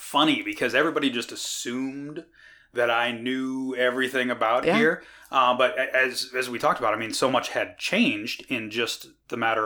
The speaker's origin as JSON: {"language": "English", "town": "Vienna", "region": "Ohio", "country": "United States", "tie": "born or raised there", "said": "Especially, I mean, growing up in Trumbull County."}